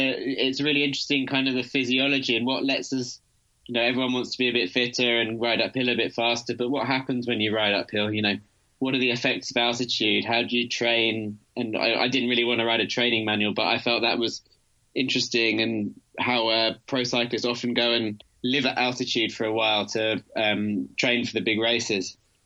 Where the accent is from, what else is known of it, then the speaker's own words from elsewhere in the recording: London, United Kingdom; I grew up in London, in the center of town